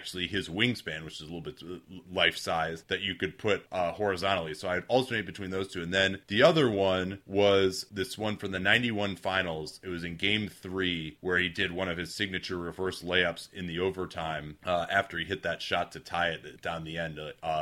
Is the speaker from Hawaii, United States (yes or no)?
no; Chicago, Illinois, United States; Yeah, I grew up in Chicago.